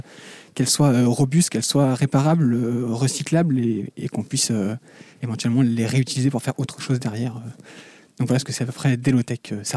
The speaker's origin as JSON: {"language": "French", "town": "Plabennec", "region": "Brittany", "country": "France", "said": "moi je viens de Plébenec"}